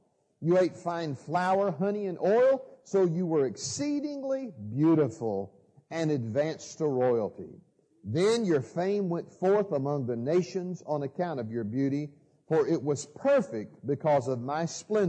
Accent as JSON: {"language": "English", "town": "Atlanta", "region": "Georgia", "country": "United States", "said": "I'm from Atlanta, Georgia, and our ministry is Grace Walk Ministries."}